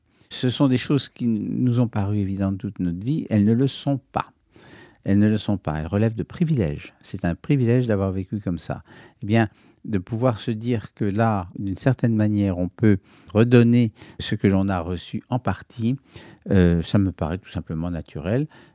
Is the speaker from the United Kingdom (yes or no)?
yes; London, United Kingdom; moi je suis de Londres